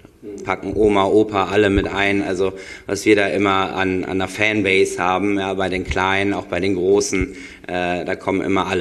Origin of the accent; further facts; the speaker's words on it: Düsseldorf, North Rhine-Westphalia, Germany; ich bin ja aus Düsseldorf und deswegen Fortuna-Fan